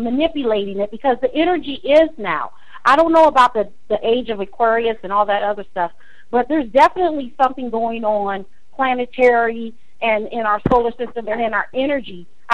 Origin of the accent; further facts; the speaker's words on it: Omaha, Nebraska, United States; I'm from Omaha, Nebraska, and I remember the Franklin Credit Union scandal.